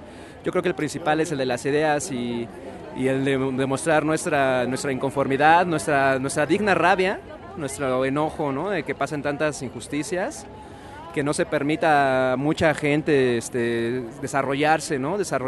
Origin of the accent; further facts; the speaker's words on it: Mexico City, Mexico; vengo de aquí de la Ciudad de México